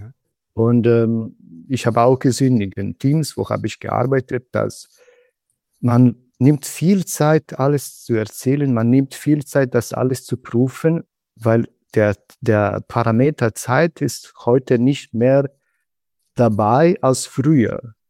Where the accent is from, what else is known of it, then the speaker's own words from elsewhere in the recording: Croatia; now in Germany; Also ich komme ursprünglich aus Kroatien. Ich bin etwas über eine Dezennie in Deutschland geblieben. Zuerst bin ich nach Richtung Baden-Württemberg gelandet mit dem Flugzeug.